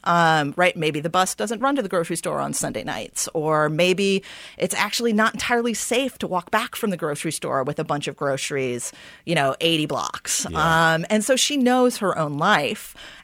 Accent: Troy, New York, United States; I was helping to build a tech lab at a residential YWCA in my hometown of Troy, New York.

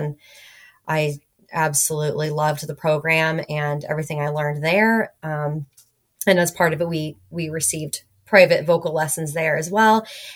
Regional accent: California, United States; So I grew up in California.

